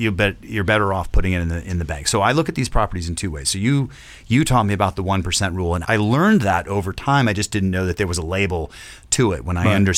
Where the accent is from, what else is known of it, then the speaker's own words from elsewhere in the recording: California, United States; I'm from California, as you all know. I'm from Southern California.